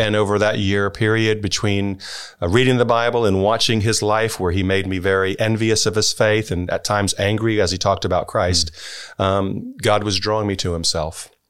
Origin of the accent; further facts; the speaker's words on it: Richmond, Virginia, United States; moved away as an adult; also born or lived in Miami, Florida; now in United Kingdom; Well, I was born in Miami, Florida, but I grew up in Richmond, Virginia in the United States. But I did move here as a missionary over 35 years ago now.